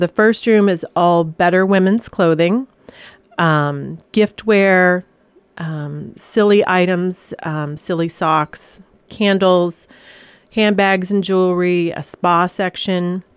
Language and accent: English; New Mexico, United States; also born or lived in Vermont; now in Connecticut, United States; I'm a transplant. I grew up in New Mexico and came to...